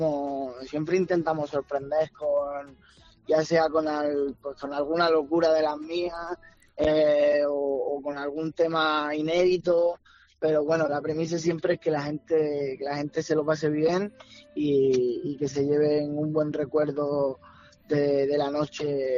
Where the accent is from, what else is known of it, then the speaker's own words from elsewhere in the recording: Andalusia, Spain; yo creo que la verdad que como buen andaluz me gusta pasármelo bien